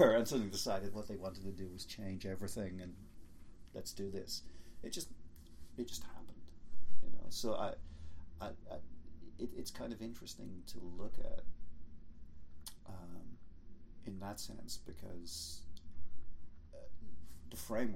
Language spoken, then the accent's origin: English; Ireland; so I grew up in Ireland, and so therefore I was exposed to that beast that's known as European culture